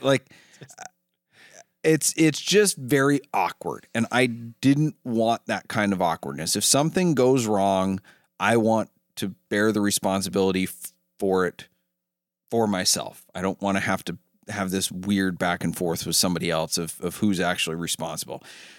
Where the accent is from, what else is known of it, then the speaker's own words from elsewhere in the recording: New England, United States; I grew up in New England.